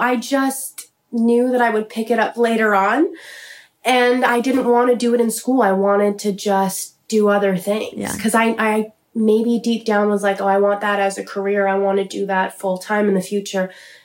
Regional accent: Vancouver, British Columbia, Canada; I grew up in Vancouver.

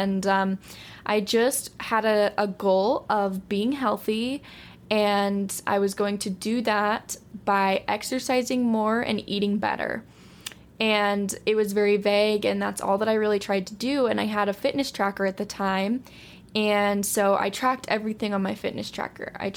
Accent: Utah, United States; And then I'm from Utah, still living here

